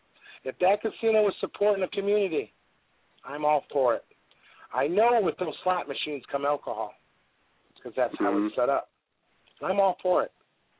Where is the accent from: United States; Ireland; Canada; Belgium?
Canada; New Brunswick; Because I'm from the Madawaska Maliseet.